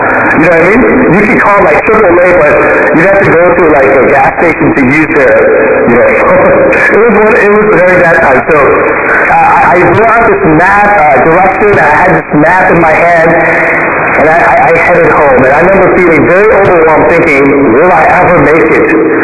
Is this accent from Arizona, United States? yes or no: no; Fairfax, Virginia, United States; Okay, I grew up in Fairfax, Virginia. It's close to D.C.